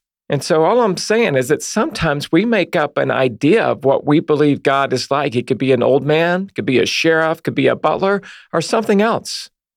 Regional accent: United States; I was growing up in America, like many of the listeners here today

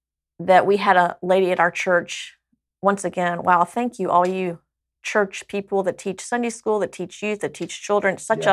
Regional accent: Georgia, United States; And I think growing up in South Georgia, that was, I mean, you know, we would be driving down a road and I would see, you know, little houses that don't even have paint on them.

